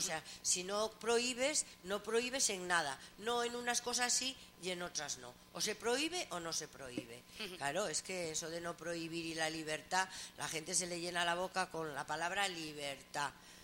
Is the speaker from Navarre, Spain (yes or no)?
yes; Navarre, Spain; Somos españoles, somos navarros y ya está, y no hay más.